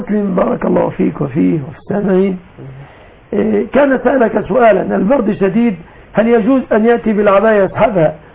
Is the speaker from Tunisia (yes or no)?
no; Egypt; العوام عندنا في الريف المصري